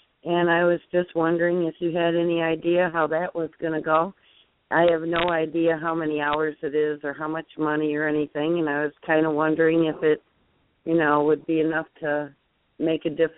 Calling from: Michigan, United States; I'm in Michigan.

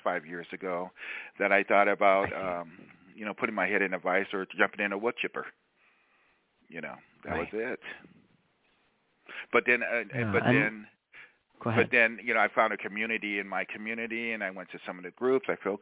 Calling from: Tampa, Florida, United States; I'm calling from Tampa, Florida.

